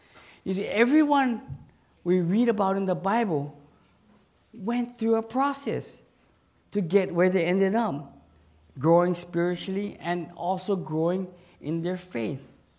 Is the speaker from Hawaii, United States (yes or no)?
yes; Hawaii, United States; I grew up on Oahu.